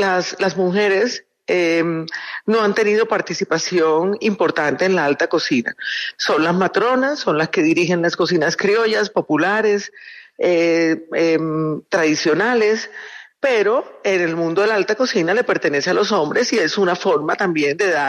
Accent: Caribbean Region, Colombia; Ya me salí de la zona del Caribe donde pertenezco para viajar a la zona del Pacífico

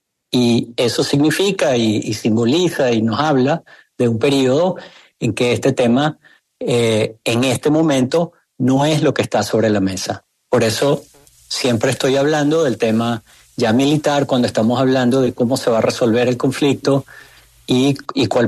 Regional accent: Venezuela; los que crecimos en democracia en Venezuela

